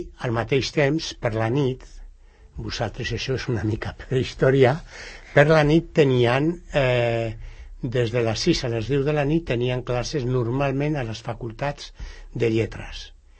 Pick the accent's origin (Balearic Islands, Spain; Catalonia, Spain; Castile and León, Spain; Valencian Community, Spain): Castile and León, Spain; born there; Jo vaig néixer a un poblet que està al costat de Miranda d'Ebro